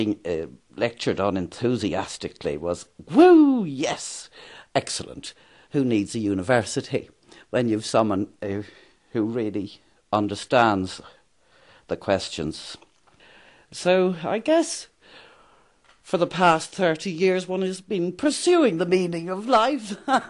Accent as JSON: {"language": "English", "town": "Dublin", "region": "Leinster", "country": "Ireland", "said": "I hail from Dublin City, which explains my beauty."}